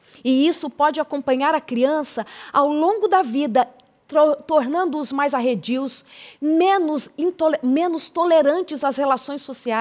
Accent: São Paulo, Brazil; Eu sou da Zona Leste de São Paulo, nasci no Belenzinho. Olha que privilégio.

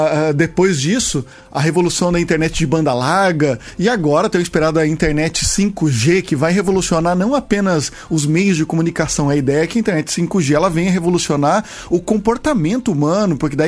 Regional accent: Jacareí, São Paulo, Brazil; Não, sou daqui de Jacareí mesmo.

